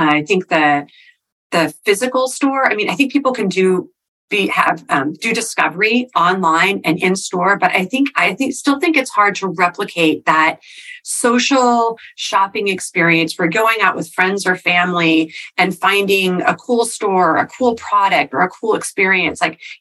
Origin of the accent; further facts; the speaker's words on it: Cannon Beach, Oregon, United States; I grew up in a small rural part of Oregon. I grew up in Cannon Beach.